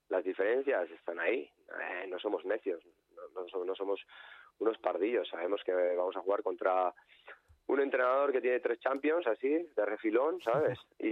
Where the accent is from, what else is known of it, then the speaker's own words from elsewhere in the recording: Basque Country, Spain; yo de donde vengo, por ejemplo, el País Vasco, las cooperativas trabajan así también